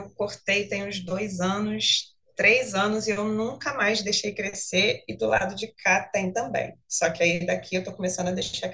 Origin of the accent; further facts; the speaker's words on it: Rio de Janeiro, Brazil; é com K e R. Eu tenho 41 anos, vou fazer 42 mês que vem, sou carioca.